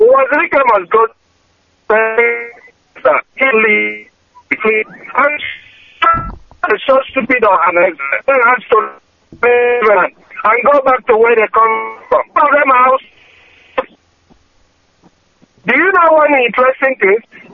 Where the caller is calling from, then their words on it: Australia; I'm calling from Australia.